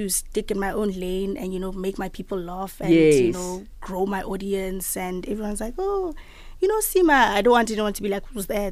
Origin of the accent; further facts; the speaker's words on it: Cape Town, Western Cape, South Africa; And yeah, I'm from Cape Town, Ekhayelitsha.